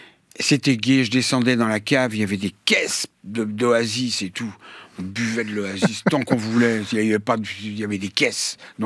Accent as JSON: {"language": "French", "town": "Paris", "region": "Île-de-France", "country": "France", "tie": "born there", "said": "on l'a mise dans un bateau, elle a traversé l'Atlantique et je suis né à Paris."}